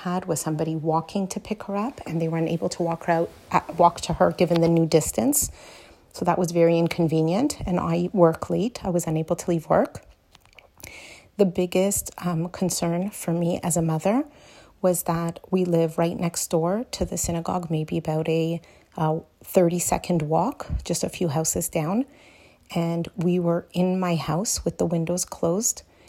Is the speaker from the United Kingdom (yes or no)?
no; Canada; I will tell you that I'm a Canadian, and I have never, ever felt so unsafe in my life.